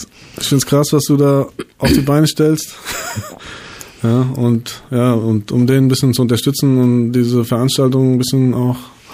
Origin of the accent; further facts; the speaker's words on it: Frankfurt, Hesse, Germany; da in Bockenheim, wo ich herkomme, da gab es mindestens zwei Schulen